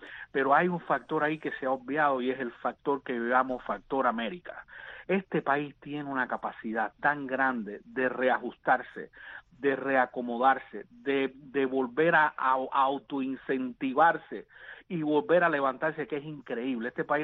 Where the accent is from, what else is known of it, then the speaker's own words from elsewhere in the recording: Cienfuegos, Cuba; moved away; Originalmente de Cienfuegos, Las Villas.